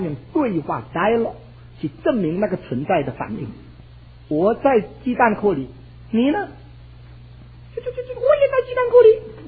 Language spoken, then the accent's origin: Chinese; China; 我们中国人一向来很骄傲，因为我们五千年文化有很高的道德标准